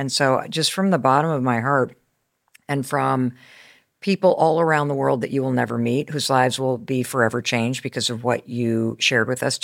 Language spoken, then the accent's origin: English; Kansas City, Missouri, United States; born there; Do you know I was born in Kansas City, Missouri?